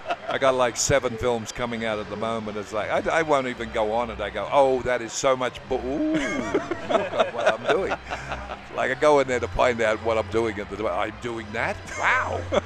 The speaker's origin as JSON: {"language": "English", "region": "California", "country": "United States", "said": "I come from California. You can only come there if you're invited."}